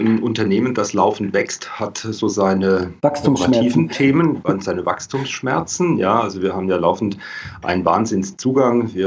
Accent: Baden-Württemberg, Germany; komme aus der Nähe von Karlsruhe, lebe auch dort wieder. Mhm. Zwischendurch war ich mal in Berlin

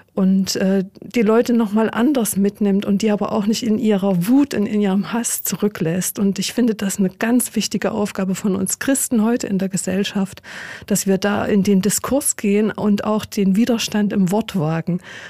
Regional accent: Thuringia, Germany; now in Fulda, Germany; Ich pendel ja jede Woche noch von Fulda nach Thüringen in meine alte Heimat

